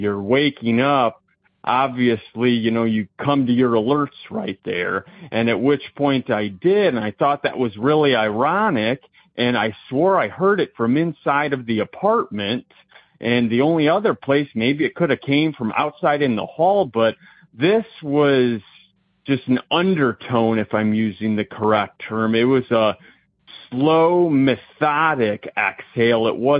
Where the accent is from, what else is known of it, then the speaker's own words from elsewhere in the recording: Indiana, United States; I'm from Indiana.